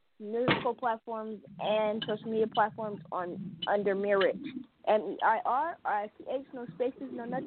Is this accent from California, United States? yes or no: yes; Stockton, California, United States; No, I'm from Stockton, California.